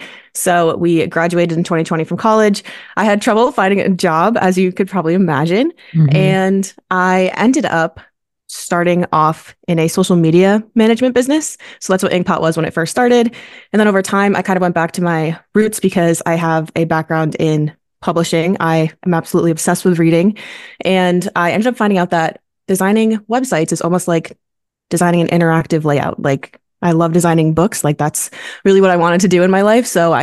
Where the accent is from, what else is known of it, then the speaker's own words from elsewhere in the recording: Vermont, United States; I'm from Southern Vermont. Met in Boston at school.